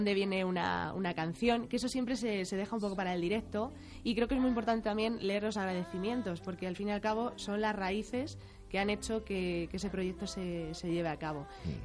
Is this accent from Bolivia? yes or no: no; Madrid, Community of Madrid, Spain; para los que somos de Madrid vamos muy rápido, ¿eh?